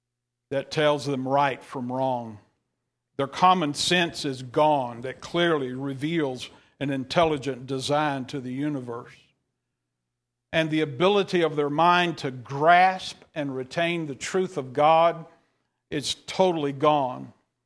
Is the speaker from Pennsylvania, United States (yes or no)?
no; Texas, United States; I'm from East Texas, and I learned that at an early age.